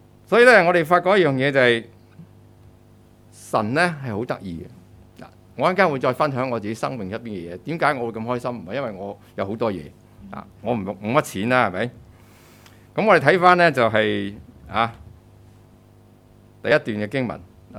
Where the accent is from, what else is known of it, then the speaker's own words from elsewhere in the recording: China; 所以滿天神佛就唔係我哋中國人嘅信仰嚟嘅。